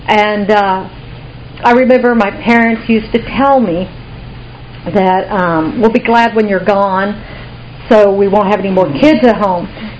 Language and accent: English; Kansas, United States; also born or lived in Oklahoma; I grew up in Kansas and Oklahoma. And I come from a working class family.